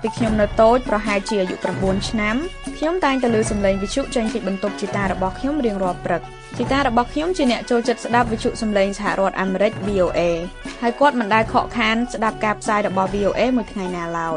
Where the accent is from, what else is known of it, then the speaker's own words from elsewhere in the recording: Kampong Cham, Cambodia; moved away as an adult; now in United States; ចង់ទៅកន្លែងថ្មីថ្មីឆ្ងាយពីភូមិតូចមួយក្នុងខេត្តកំពង់ចាមដែលជាស្រុកកំណើតខ្ញុំ